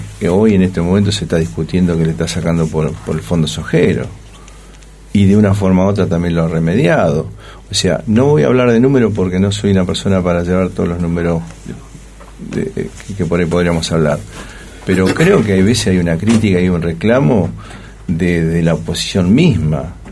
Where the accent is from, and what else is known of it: Argentina